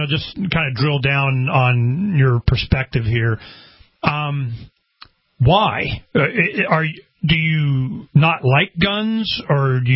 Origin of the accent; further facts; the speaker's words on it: Arizona, United States; We just had I'm from Arizona.